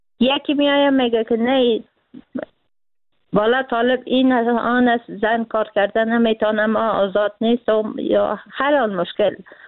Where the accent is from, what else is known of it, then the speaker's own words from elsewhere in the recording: Afghanistan; خود من به عنوان یک فعال مدنی، به عنوان یک افغان